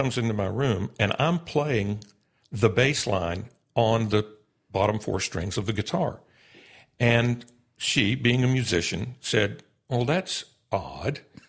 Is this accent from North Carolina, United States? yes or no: yes; North Carolina, United States; moved away as an adult; I grew up in North Carolina, left there in 1972 to go to college as a piano major, of all things.